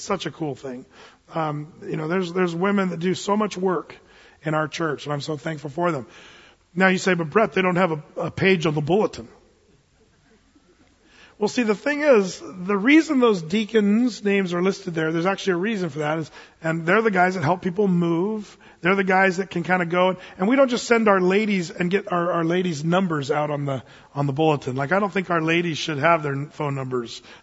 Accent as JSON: {"language": "English", "town": "Portland", "region": "Oregon", "country": "United States", "said": "Come on, we're from Portland."}